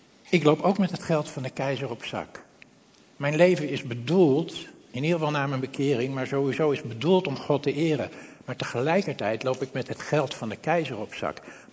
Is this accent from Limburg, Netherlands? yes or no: no; Purmerend, North Holland, Netherlands; Ja, ik kom uit Purmerend, weet je. Ik weet niet hoe ver noordelijk de telefoons zijn doorgedrongen.